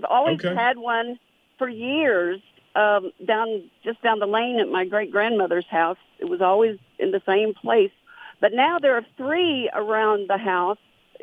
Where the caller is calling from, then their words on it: Texas, United States; I'm from Trinity County, Texas. I'm quarantining over here. I normally live in San Antonio.